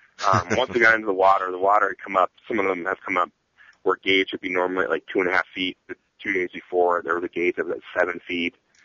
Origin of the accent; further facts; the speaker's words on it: Ohio, United States; I'm from the Midwest. I'm from Ohio. So I was kind of used to the Midwestern kind of landscape.